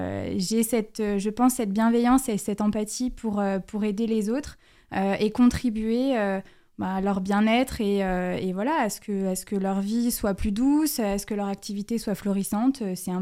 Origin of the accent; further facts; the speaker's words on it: Lyon, Auvergne-Rhône-Alpes, France; now in Dijon, France; j'ai 33 ans, j'ai grandi à Lyon et je suis aujourd'hui directrice d'une fédération sur Dijon.